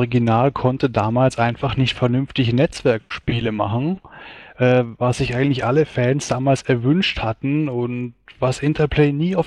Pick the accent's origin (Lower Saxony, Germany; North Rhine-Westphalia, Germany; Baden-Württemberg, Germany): Baden-Württemberg, Germany; Stuttgart; ich komme aus Stuttgart-Deutschland